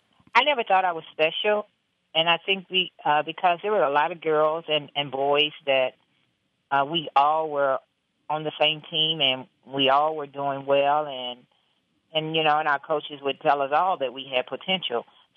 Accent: East St. Louis, Illinois, United States; growing up in East St. Louis, Illinois, and having a dream, wanting to do great things, but always having the community on my mind

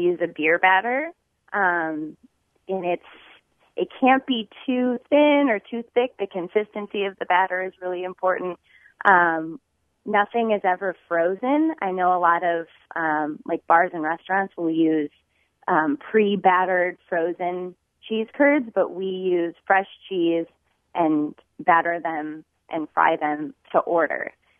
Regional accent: Monroe, Wisconsin, United States; my business partner, Jess, and I grew up together in Monroe, Wisconsin. And Monroe is sort of the cheese mecca of Wisconsin, as we say.

